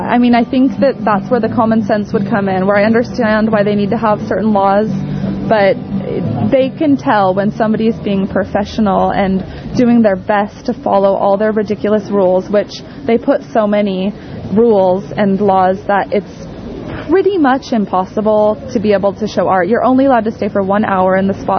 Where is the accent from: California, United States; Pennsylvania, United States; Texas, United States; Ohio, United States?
California, United States; Santa Cruz; I am born and raised in Santa Cruz, and I am a painter. I'm an artist.